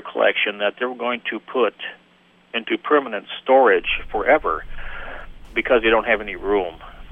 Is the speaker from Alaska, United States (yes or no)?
yes; Bristol Bay, Alaska, United States; When they heard that I was from Bristol Bay